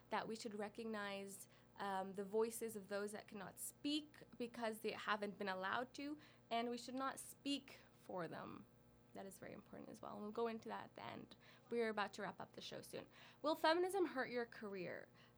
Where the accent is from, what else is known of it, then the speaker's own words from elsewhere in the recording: Canada; I am Canadian, and I am also Palestinian.